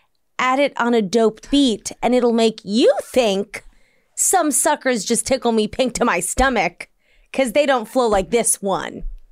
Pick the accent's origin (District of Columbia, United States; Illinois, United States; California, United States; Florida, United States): District of Columbia, United States; Washington; DC is my hometown.